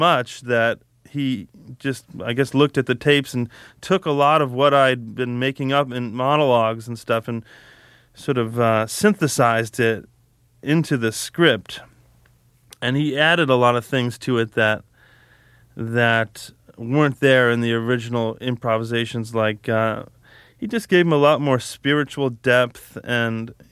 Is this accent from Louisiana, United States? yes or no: no; Chicago, Illinois, United States; growing up in Chicago, my license plates were always expired